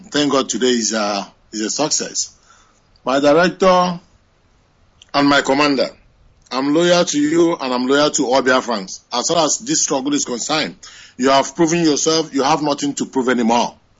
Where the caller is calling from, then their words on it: Dublin, Leinster, Ireland; I'm calling from Dublin, Ireland.